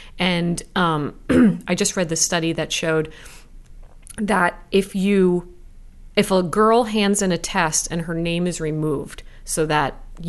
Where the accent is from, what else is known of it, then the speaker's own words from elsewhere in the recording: New Jersey, United States; Yes, absolutely. I'm from Jersey, born and raised.